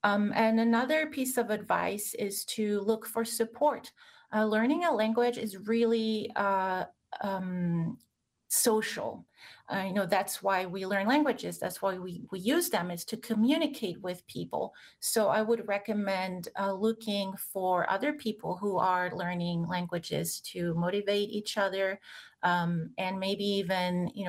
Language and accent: English; Strasbourg, Grand Est, France; English is a second language; So I grew up in France, in Strasbourg, which is one of three capitals of Europe. It's right on the German border. So I was exposed to lots of different languages at an early age.